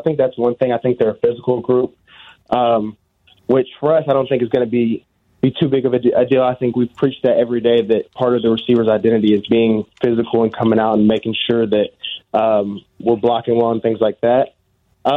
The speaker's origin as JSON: {"language": "English", "region": "Tennessee", "country": "United States", "tie": "born or raised there", "said": "I mean, I started out at Vanderbilt. Got to sort of play for my hometown team, be around family and things like that."}